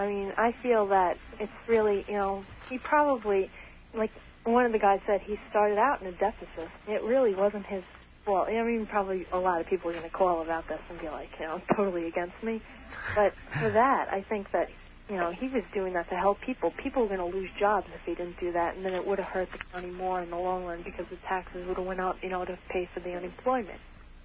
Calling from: Kings Park, New York, United States; Kings Park, New York.

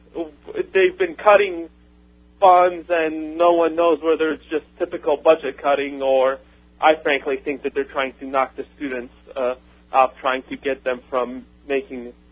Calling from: Athens, Georgia, United States; Athens, Georgia.

